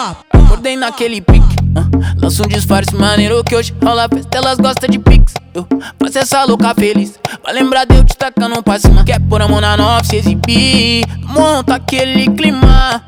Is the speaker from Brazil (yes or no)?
yes; Porto Alegre, Rio Grande do Sul, Brazil; Diretamente dessa vista linda aqui de Porto Alegre, minha terra que eu amo.